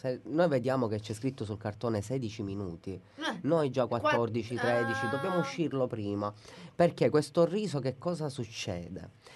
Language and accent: Italian; Sicily, Italy; dato che siamo siciliani